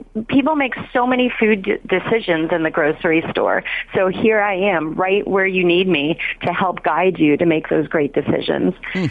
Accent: Los Angeles, California, United States; Well, so I did grow up in L.A. I grew up shopping at Gelson's, but I did go to UC Berkeley for all of my schooling.

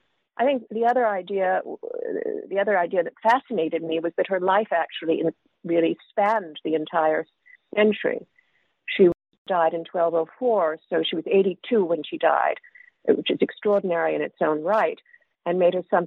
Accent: New York City, New York, United States; also born or lived in England; I was born in England. I grew up in New York City and then moved to California for high school.

